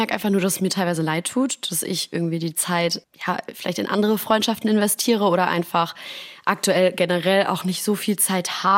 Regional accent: Frankfurt, Hesse, Germany; now in Berlin, Germany; dadurch, dass ich ja auch aus meiner Heimat quasi Frankfurt weggezogen bin und nach Berlin bin

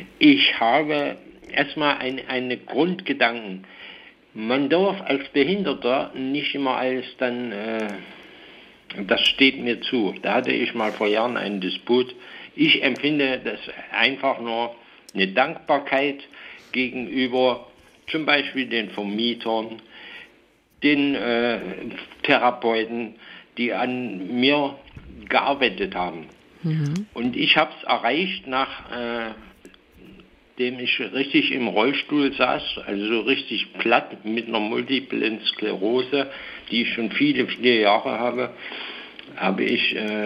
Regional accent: Zeitz, Saxony-Anhalt, Germany; Ansonsten muss ich Zeitz als meine Heimatstadt mal dicke loben.

